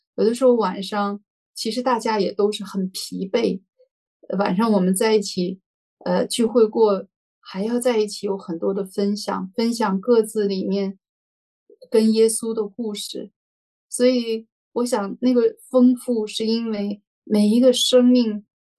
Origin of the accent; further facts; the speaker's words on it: China; 像我中国人比较爱面子呀这样子的